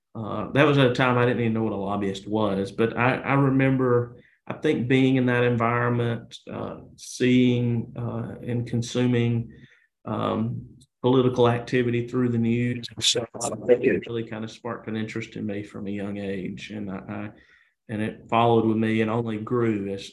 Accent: Georgia, United States; So I grew up in North Georgia in Pickens County, about an hour north of Atlanta, kind of the foothills of the Appalachian Mountains, in a small town, rural community. I still live in Pickens County.

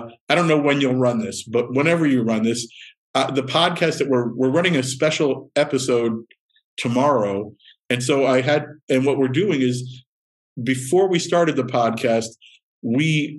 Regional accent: New Jersey, United States; bands like I'm from Jersey, but I was not the official

